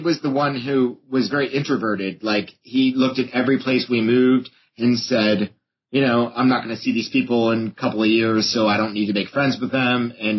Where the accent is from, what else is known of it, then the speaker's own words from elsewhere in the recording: Fort Walton Beach, Florida, United States; born there; I'm actually a military brat. I was born on Eglin Air Force Base in Fort Walton Beach, Florida. And then from there, it was just a long history of places in which my family and I moved to.